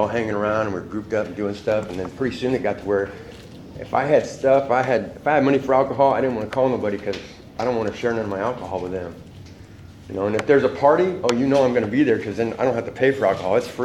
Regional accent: Portland, Oregon, United States; born there; I was born in Portland, Oregon, and to mom and dad, and had a little sister.

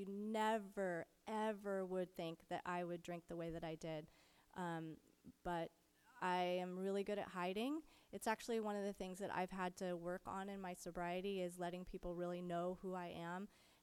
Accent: United States; also born or lived in Scotland; we were Americans in this small Scottish village.

